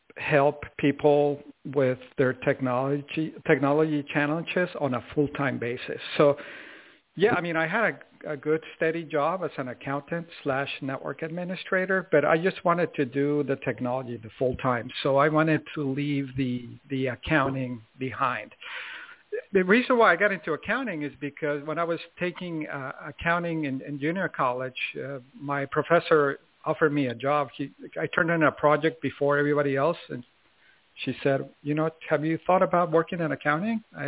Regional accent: Mexico; also born or lived in Santa Monica; I was born in Santa Monica, California, but we were living in Mexico at the time.

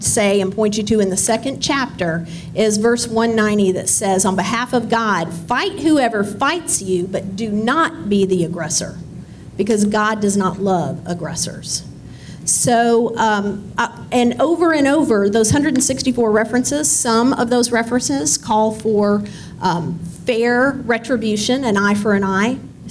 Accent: United States; I know that as American women, we cannot believe that.

